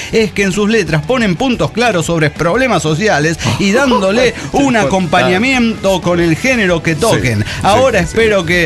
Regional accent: Oaxaca, Mexico; de Oaxaca, México.

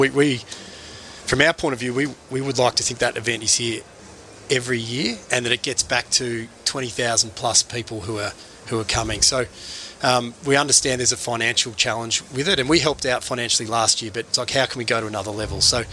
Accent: Geelong, Victoria, Australia; My wife and I and family had moved back down to Geelong. I grew up in Geelong, always a Cats fan.

